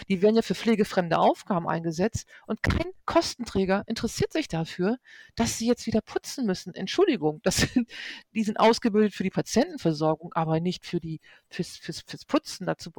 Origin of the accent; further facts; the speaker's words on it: Northern Germany, Germany; ich als Norddeutsche würde jetzt mal sagen